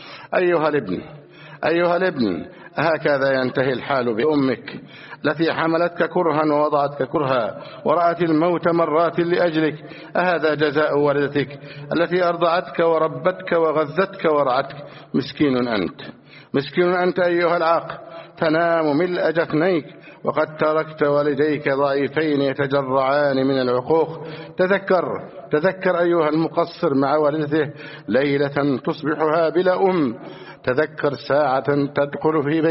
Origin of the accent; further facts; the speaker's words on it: Egypt; اللهم احفظ بلدنا مصر امنا امانا سخاء رخاء وسائر بلاد المسلمين.